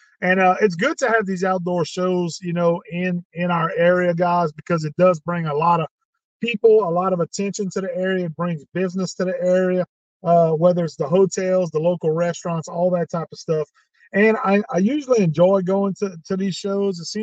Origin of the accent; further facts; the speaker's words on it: Gonzales, Louisiana, United States; right here in my hometown of Gonzales, Louisiana, where I reside at now.